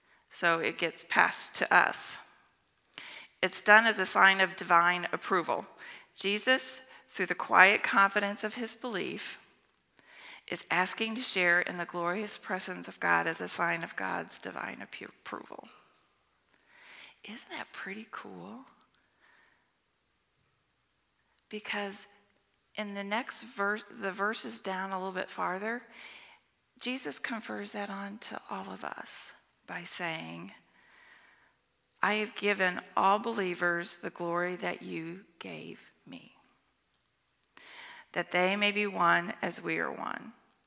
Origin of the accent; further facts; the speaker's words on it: United States; born there; I was born in America, didn't choose it, got lucky.